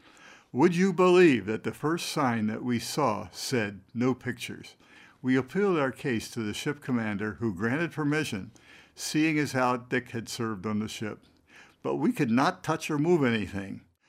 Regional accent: Baltimore, Maryland, United States; I grew up in Baltimore, the location of Fort McHenry, which is the site of the battle that inspired

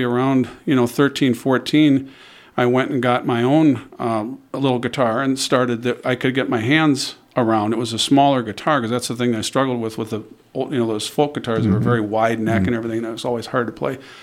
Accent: Fargo, North Dakota, United States; In Fargo, North Dakota.

